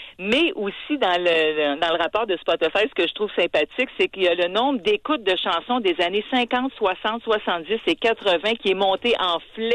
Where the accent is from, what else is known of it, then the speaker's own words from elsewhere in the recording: Quebec, Canada; en tout cas chez nous au Québec.